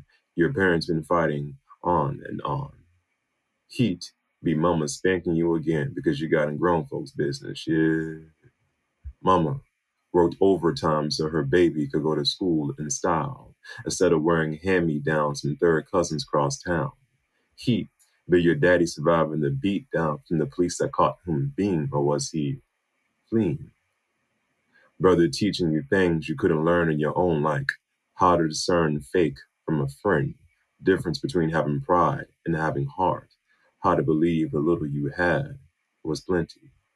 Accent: Richmond, Virginia, United States; Once again, I'm from Richmond, Virginia.

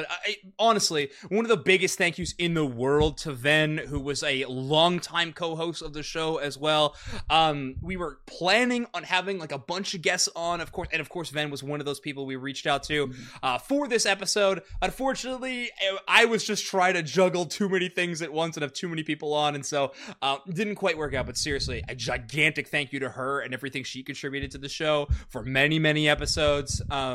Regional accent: Canada; now in United States; I do live in the States, but I am Canadian. Got the old green card.

